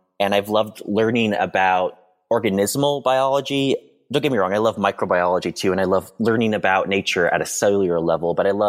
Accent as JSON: {"language": "English", "town": "Sacramento", "region": "California", "country": "United States", "said": "I'm originally from Sacramento."}